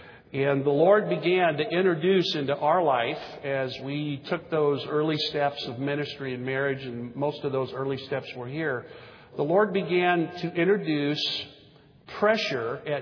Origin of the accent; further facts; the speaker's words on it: Texas, United States; And I came from Texas, so I had a belt buckle the size of a small hubcap.